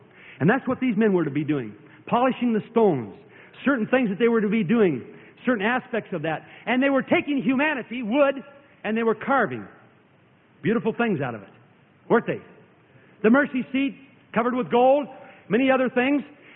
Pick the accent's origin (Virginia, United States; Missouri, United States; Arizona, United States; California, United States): Arizona, United States; like where I grew up down in Arizona